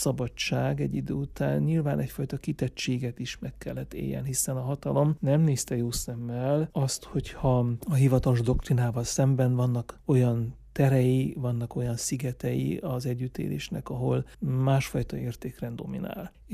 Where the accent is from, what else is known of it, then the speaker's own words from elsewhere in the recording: Székelyvaja, Mureș County, Romania; also born or lived in Szövérd; Édespám lelkész, és lelkész családban nevelkedtem a Marosvásárhely közelében. Pici koromat Szövérden, és azt követően 20 éven keresztül Székelyvajában élt a család. Az elemiskoláimat Székelyvajában, Marosvásárhelytől 15 kilométerre egy szintiszta magyar református falu. Tehát itt töltöttem a gyerekkoromat